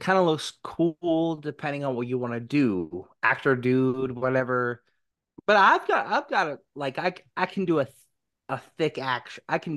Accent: Portland, Oregon, United States; I'm so out of touch with stuff, and I'm from Portland, right?

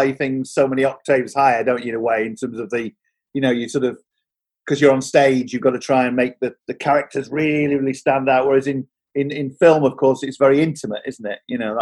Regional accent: Yorkshire and the Humber, United Kingdom; as somebody who'd grown up in the north of England, I grew up in Yorkshire in the 1970s in the mining community, but also knew the Pennines as well.

